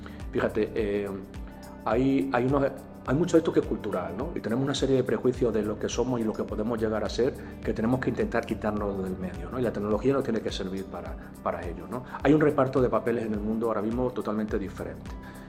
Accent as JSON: {"language": "Spanish", "town": "Arroyo de la Luz", "region": "Extremadura", "country": "Spain", "tie": "born or raised there", "said": "un chaval de mi pueblo, de Arroyo de la Luz"}